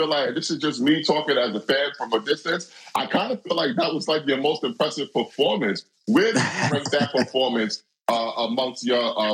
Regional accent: Brooklyn, New York, United States; Hey, listen. I'm from Brooklyn myself. I'm from Bed-Stuy.

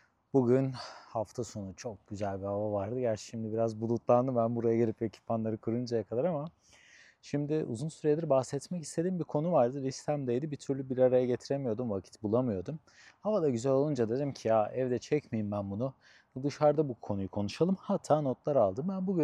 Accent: Söke, Aydın, Turkey; born there; Ben 1990 doğumluyum, Aydın Söke.

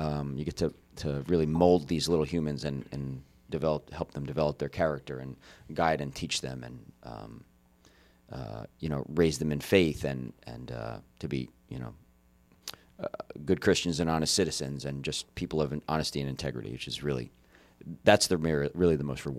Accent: Wyckoff, New Jersey, United States; I grew up in Bergen County. I was born and raised in Wyckoff. I went to Don Bosco Prep.

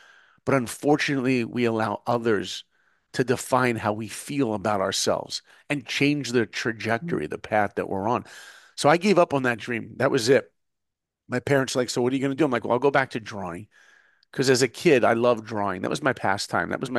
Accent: New York, United States; So for me, look, I grew up in New York. I was far from Disney.

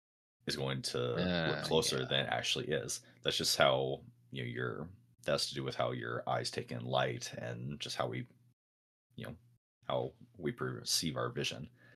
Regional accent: Oregon, United States; I grew up in Oregon, and Crater Lake.

